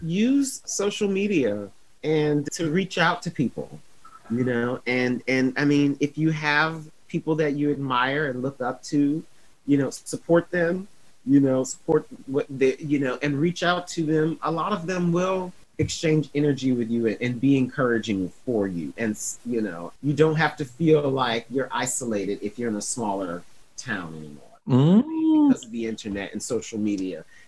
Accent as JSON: {"language": "English", "town": "Toledo", "region": "Ohio", "country": "United States", "said": "I'm from Toledo, Ohio. Midwest kids."}